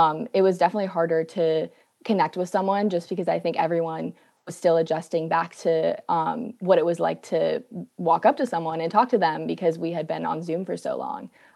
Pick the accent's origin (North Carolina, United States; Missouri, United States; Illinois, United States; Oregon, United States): North Carolina, United States; Charlotte; I'm from Charlotte, so that's where I came from.